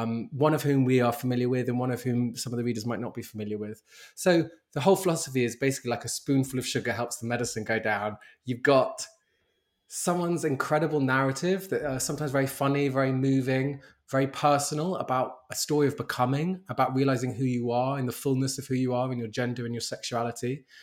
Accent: London, United Kingdom; I'm born and raised in London, as I said

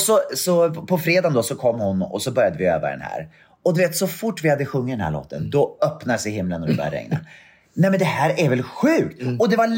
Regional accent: Katrineholm, Södermanland, Sweden; Och det var en kör då från min hemstad Katrineholm.

